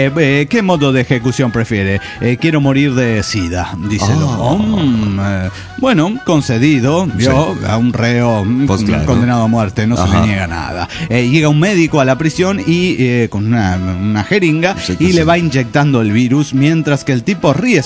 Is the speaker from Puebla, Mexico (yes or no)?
no; Chiapas, Mexico; de Two Louters, Chiapas, México.